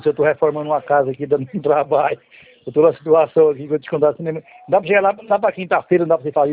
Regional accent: Teodoro Sampaio, São Paulo, Brazil; Não, eu sou aqui de Teodoro Sampaio.

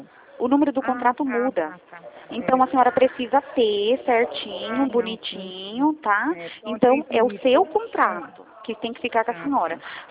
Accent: Brazil; Que eu falei pra senhora que eu sou brasileira, não desisto nunca.

